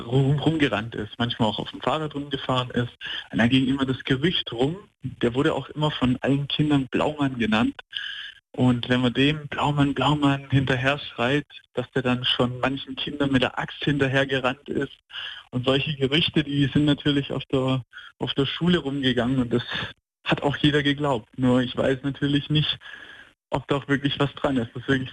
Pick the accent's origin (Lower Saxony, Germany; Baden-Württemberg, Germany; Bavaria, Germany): Baden-Württemberg, Germany; Filderstadt; weil ich bin ja in Filderstadt aufgewachsen, also da bei Stuttgart.